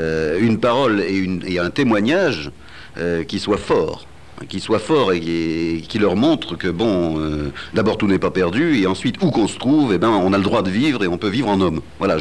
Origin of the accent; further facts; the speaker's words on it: Saint-Étienne, Auvergne-Rhône-Alpes, France; Je les cite parce que je suis Stéphanois moi-même.